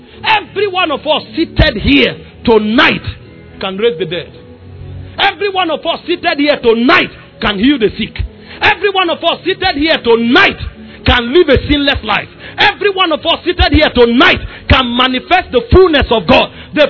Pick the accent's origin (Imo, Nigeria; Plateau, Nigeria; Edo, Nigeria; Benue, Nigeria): Benue, Nigeria; in the flesh I come from Benue, but I'm beyond a Benue man.